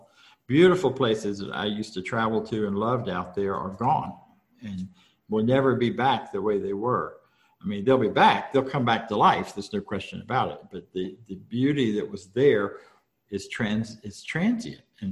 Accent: Florida, United States; which was surprising because I grew up in Florida.

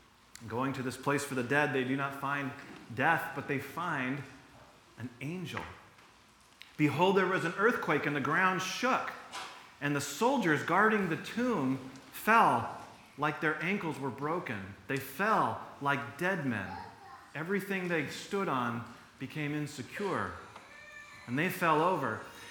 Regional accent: Seattle, Washington, United States; I grew up in the Seattle area, and when I was a kid, the Seattle Supersonics still existed

